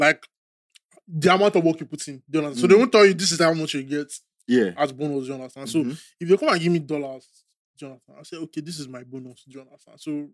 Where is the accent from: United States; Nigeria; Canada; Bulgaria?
Nigeria; like I've come to the point in my life as a Nigerian where like I don't feel like Nigeria is worth suffering for.